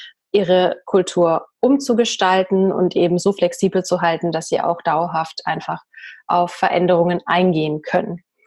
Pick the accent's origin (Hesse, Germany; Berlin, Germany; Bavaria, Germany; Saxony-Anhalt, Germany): Bavaria, Germany; accent: Bavarian; Sonst müsste ich hier immer noch mit einem bayerischen Dialekt sprechen. Ich meine, ich liebe meinen Dialekt. Ich kann das auch immer noch, by the way.